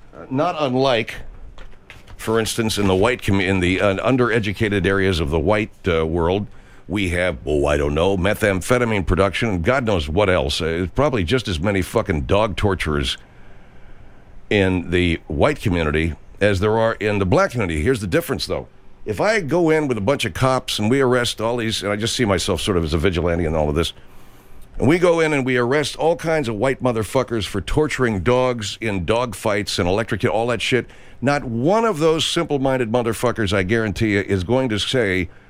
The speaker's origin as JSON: {"language": "English", "town": "Arcadia", "region": "California", "country": "United States", "tie": "born or raised there", "also_born_or_lived": "Sierra Madre", "said": "because I grew up in Arcadia, which is right there in the just below the foothills. And then for a while I lived in Sierra Madre, which is in the foothills of the San Gabriel Mountains."}